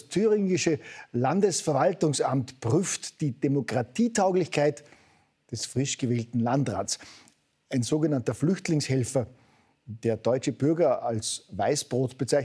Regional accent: Austria; da fühlt man sich als Österreicher doch gleich viel sicherer

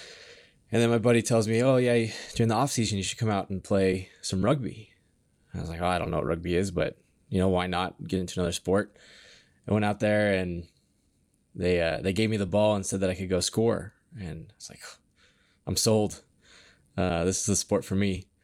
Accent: Kenmore, Washington, United States; I grew up in Washington. So I grew up in Kenmore. I went to Gilmore High School.

